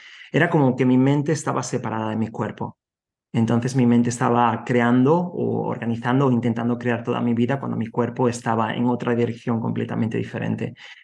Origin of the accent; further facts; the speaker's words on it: Spain; Yo estaba en ese momento trabajando en Alemania, soy de España